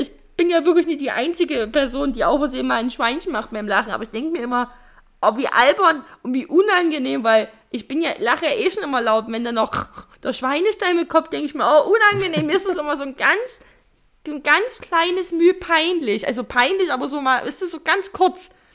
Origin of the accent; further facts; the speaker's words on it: Saxony, Germany; accent: Saxon; Vielleicht könnte ich auch mit meinem albernen sächsischen Dialekt doch einfach punkten.